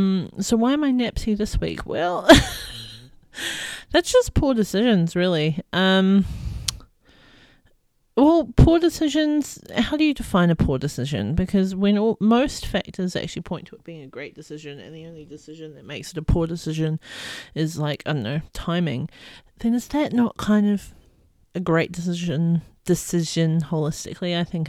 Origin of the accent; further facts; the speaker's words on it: New Zealand; now in Australia; I am a Kiwi or from New Zealand and I'm living in Australia. I'm living in the land of female royalty, Queensland.